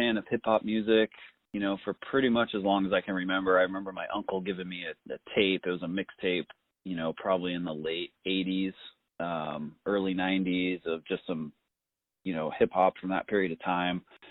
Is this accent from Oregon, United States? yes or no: yes; Eugene, Oregon, United States; also born or lived in Port Orford; I was born in Port Orford, down on the south coast, and then I grew up in Eugene. So pretty much all the schooling I did was in Eugene. So I lived there for maybe, 16 years or something like that.